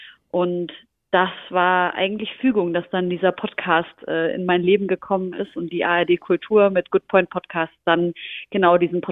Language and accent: German; Syria; now in Germany; Und ich als Syrerin habe großes Interesse daran gehabt